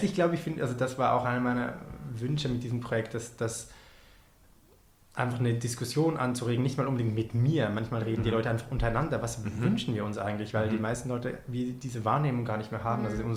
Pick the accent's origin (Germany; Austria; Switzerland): Switzerland; ich als Schweizer